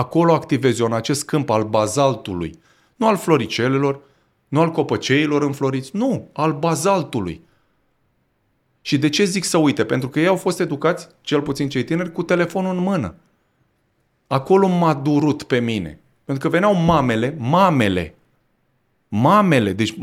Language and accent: Romanian; Romania; Noi nu suntem nici ruși, nici elvețieni, nici britanici, nici francezi. Noi suntem români.